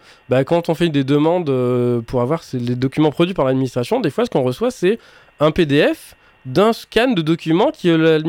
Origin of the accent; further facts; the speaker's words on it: France; on est français, on va râler.